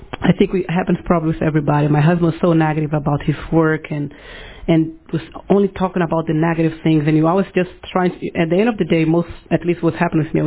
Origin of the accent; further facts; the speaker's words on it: Brazil; English is a second language; You guys probably noticed from my accent, I'm from Brazil, so English is actually my third language